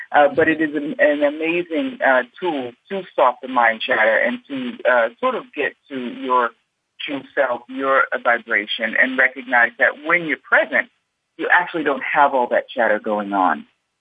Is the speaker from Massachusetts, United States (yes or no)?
yes; Boston, Massachusetts, United States; I'm originally from Boston, and how I had gone, you know, I spent a summer on the beach in Martha's Vineyard